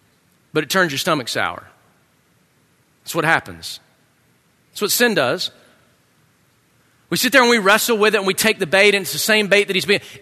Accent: United States; I'm an American.

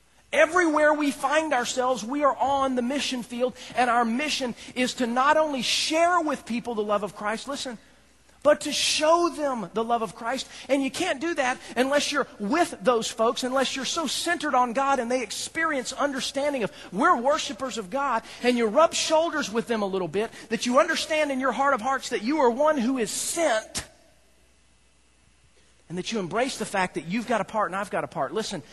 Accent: the South, United States; I know I'm from the South. You're not supposed to do that, but that's just life.

